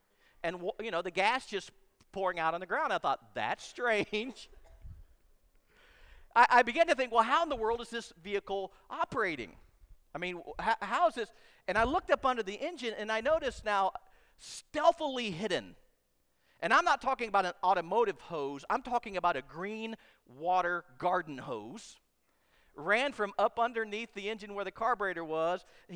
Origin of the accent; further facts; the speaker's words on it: the South, United States; because I'm a Southerner